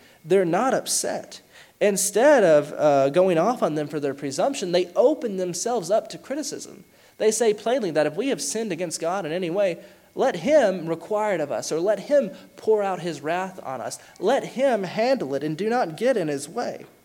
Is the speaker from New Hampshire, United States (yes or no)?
no; Alabama, United States; moved away; I didn't realize how true this was till I moved from Alabama. I didn't realize we carried such a stereotype.